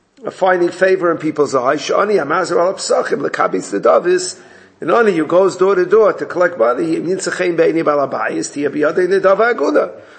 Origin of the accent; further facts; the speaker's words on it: Brooklyn, New York, United States; You know, I grew up in Borough Park. For me to go shopping in Borough Park is ridiculous.